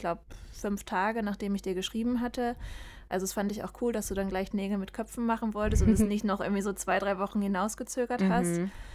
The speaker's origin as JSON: {"language": "German", "town": "Freiburg", "region": "Baden-Württemberg", "country": "Germany", "said": "wir kommen beide aus Freiburg"}